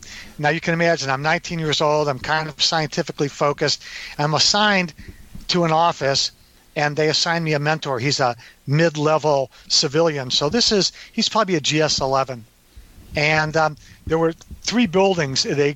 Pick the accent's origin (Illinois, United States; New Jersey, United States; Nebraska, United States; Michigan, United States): Michigan, United States; Detroit; Born and raised in Detroit, and went to University of Detroit, got a bachelor's of science in electrical and electronics engineering.